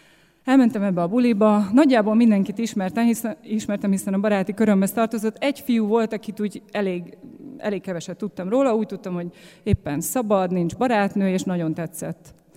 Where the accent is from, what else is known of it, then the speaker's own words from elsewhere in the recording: Hungary; Vidéki nagyvárosból származom